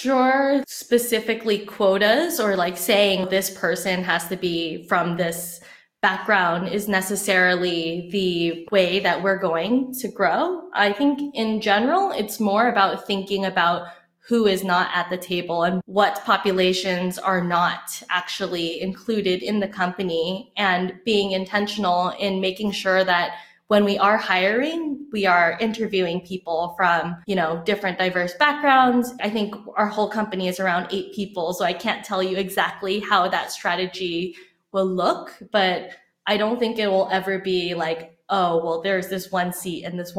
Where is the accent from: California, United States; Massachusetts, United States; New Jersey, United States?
California, United States; And for me, growing up in Silicon Valley and being around, you know, tech